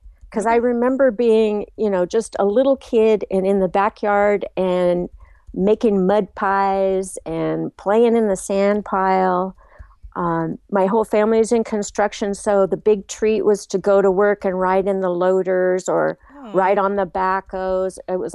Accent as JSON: {"language": "English", "region": "Washington", "country": "United States", "tie": "born or raised there", "also_born_or_lived": "Montana", "said": "Well, let's see. I'm a Montana native, but I grew up over on the West Coast in Washington."}